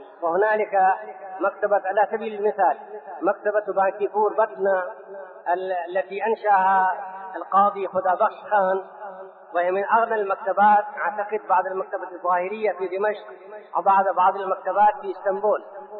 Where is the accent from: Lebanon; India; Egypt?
India; أن أتحدث عليكم في اختصار عن بلدي الهند التي ليس لها حق علي فحسب